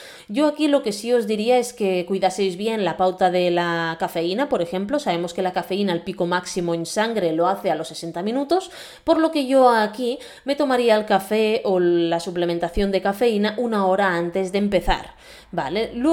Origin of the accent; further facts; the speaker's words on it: Calafell, Catalonia, Spain; Calafell, mi pueblo natal.